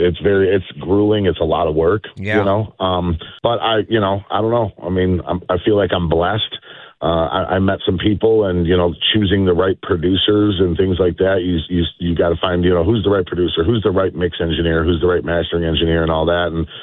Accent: Chicago, Illinois, United States; now in Nashville, United States; Well, I was born and raised in Chicago. So, you know, after leaving and moving to Nashville and being able to come home and play there was just, it was surreal.

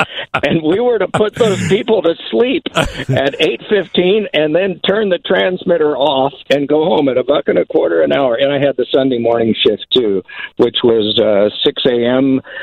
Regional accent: Indiana, United States; such as where I grew up in North Central Indiana. It was a long way to an NHL city, but Fort Wayne was only 40 miles away

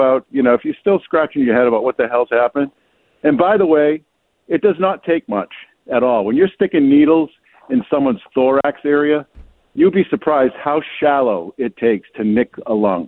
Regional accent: Maine, United States; I'm not just … from Maine. I'm … from Maine

